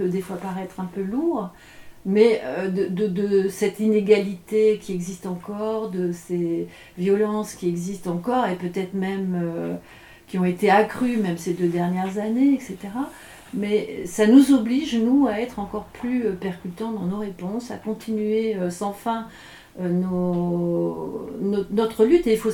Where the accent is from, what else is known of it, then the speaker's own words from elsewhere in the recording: Béthune, Hauts-de-France, France; Et bon, du coup, moi, je viens de Béthune-Brevet.